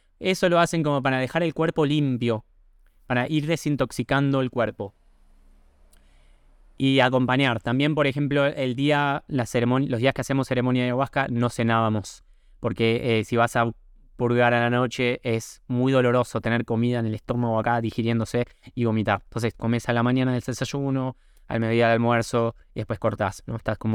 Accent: Argentina; soy un bicho de ciudad, o sea, está todo bien. Pero yo estoy acostumbrado al confort de ciudad, o sea, soy clase media argentina, ¿no?

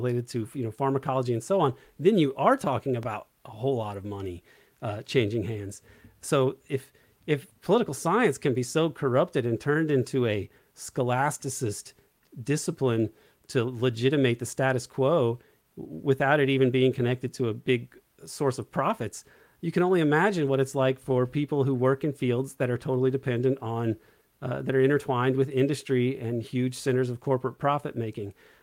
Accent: Indiana, United States; I'm from Southern Indiana, so I've known more conservative people my whole life.

